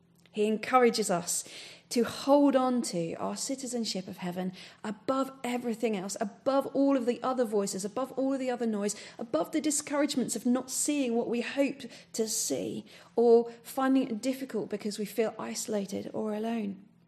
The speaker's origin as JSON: {"language": "English", "country": "United Kingdom", "said": "particularly for me as a British person, when I arrive back in the UK from another country"}